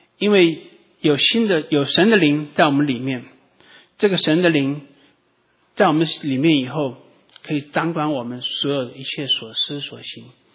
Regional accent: China; 那我们中国人说我是老人

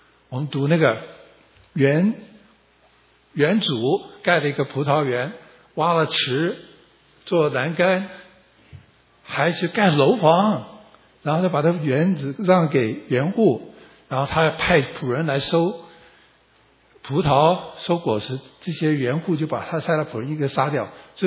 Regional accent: Taiwan; 我从小在台湾就被教勿忘再举

